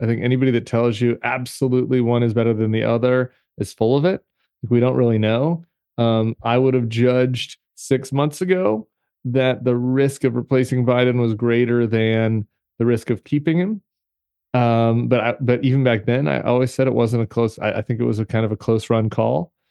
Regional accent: Colorado, United States; if I'm going to go skiing with my dad this winter, I'm from Colorado

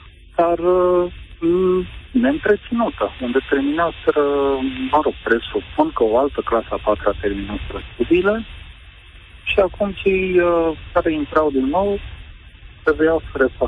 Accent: Ploiești, Prahova, Romania; sunt din Ploiești.

